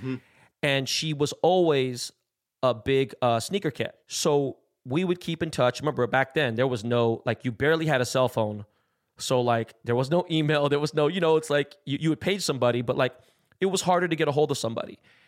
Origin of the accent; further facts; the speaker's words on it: West Coast, United States; And I think I'm cool, but I'm from the West Coast. A lot of East Coast, we're outnumbered.